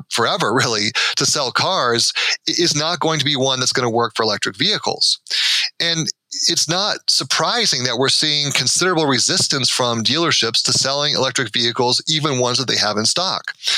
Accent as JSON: {"language": "English", "region": "Michigan", "country": "United States", "tie": "born or raised there", "said": "And then in other states, like my home state of Michigan, there has been legislation in 2014 actually to block Tesla's entry"}